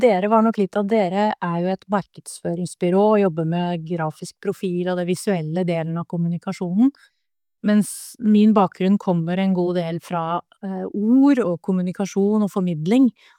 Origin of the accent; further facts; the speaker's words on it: Bærum, Akershus, Norway; also born or lived in Oslo; now in Sunnmøre, Norway; Jeg har vokst opp på det flate Østlandet. Vi vet jo ikke hva vi driver med der nede, egentlig. Jeg har vokst opp i Bærum, og bodd mange år i Oslo, og så ble det Sunnmøre.